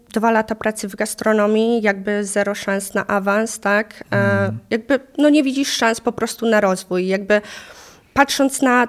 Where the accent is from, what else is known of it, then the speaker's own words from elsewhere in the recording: Legnica, Lower Silesian Voivodeship, Poland; Ale ogólnie też pochodzę z małego miasteczka, jakim jest Legnica, właśnie blisko Wrocławia.